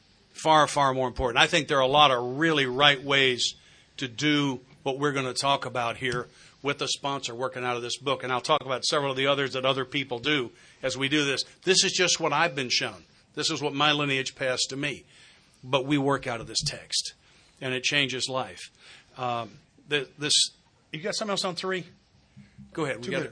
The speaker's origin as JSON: {"language": "English", "region": "the South", "country": "United States", "said": "I'm from the South. I'm not too slow for y'all now."}